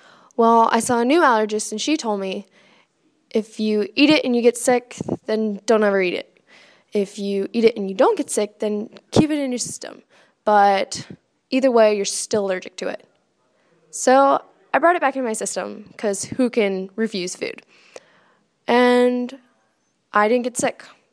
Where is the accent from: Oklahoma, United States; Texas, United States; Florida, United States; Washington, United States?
Florida, United States; Niceville; my freshman year, I moved back to my hometown, Niceville, Florida